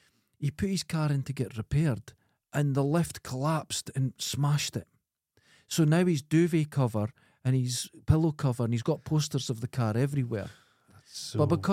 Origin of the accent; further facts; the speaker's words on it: Dundee, Scotland, United Kingdom; People said, oh, everyone in New York's rude. I'm from Dundee. Yeah, I thought they were delightful.